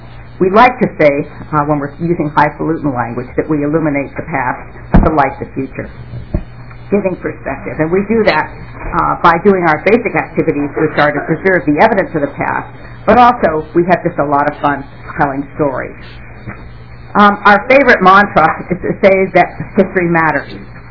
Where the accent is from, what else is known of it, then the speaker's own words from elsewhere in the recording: Minnesota, United States; There's another half of me that believes these things passionately as a Minnesotan.